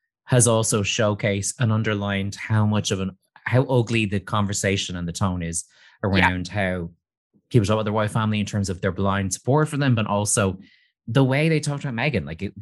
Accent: Ireland; in general, I'm not a royal family person, and that's someone that's just being Irish, and I think we know better than to be into them.

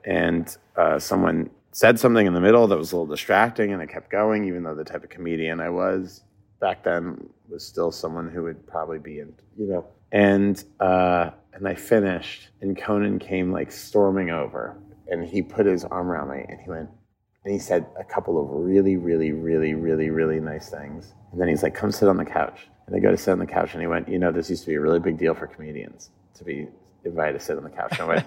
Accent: Brookline, Massachusetts, United States; And we're both from Brookline, Massachusetts.

